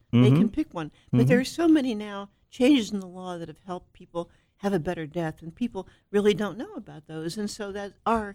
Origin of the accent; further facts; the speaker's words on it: Philadelphia, Pennsylvania, United States; also born or lived in Chicago; now in San Diego, United States; I'm from Philadelphia. And I finally migrated to San Diego after 3 years in Chicago, 3 winters in Chicago, let's put it that way.